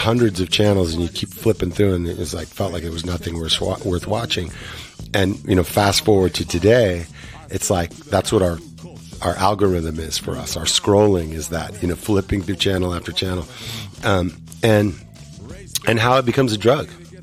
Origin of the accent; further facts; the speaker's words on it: United States; as a black kid growing up in America